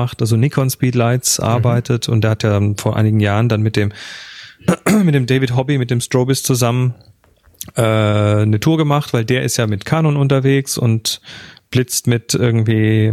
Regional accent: South Germany, Germany; ich bin ja katholisch aufgewachsen. Ich komme ja aus dem Süden.

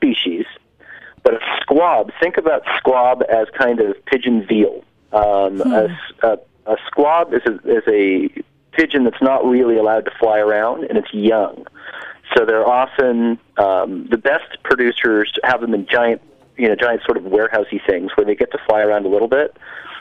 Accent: New Jersey, United States; I mean, I grew up in New Jersey.

